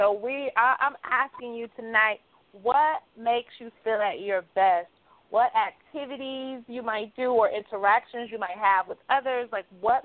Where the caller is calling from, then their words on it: Florida, United States; from Florida.